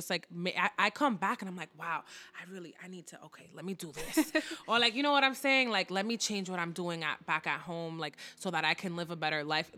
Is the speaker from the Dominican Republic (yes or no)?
yes; Dominican Republic; I travel, you know, to see my mom who lives in DR and to like be in my home country